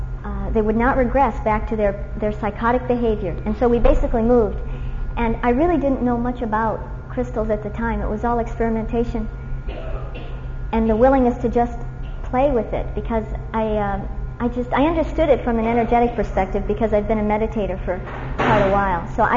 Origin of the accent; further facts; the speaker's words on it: Nevada City, California, United States; I come from Nevada City, California.